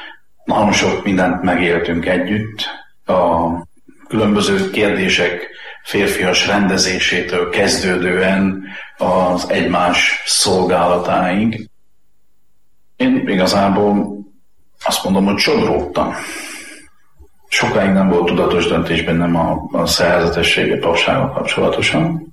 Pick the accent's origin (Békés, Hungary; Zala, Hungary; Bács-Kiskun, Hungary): Zala, Hungary; Zalaudvarnok; also born or lived in Zalaszentgrót; Én rendes paraszti származású ember vagyok. Szülővárosom Zalaszengó, mert csak ott volt szülő otthon, de én Zalaudvarnokon nőttem föl, és azt a helyet tartom szülőfalunknak.